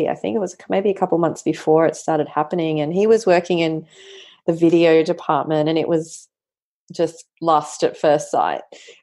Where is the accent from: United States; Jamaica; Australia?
Australia; Queensland; also born or lived in Amsterdam, Netherlands; I was born in Amsterdam and raised in Queensland to some immigrant parents. My mother's Dutch, my father's Egyptian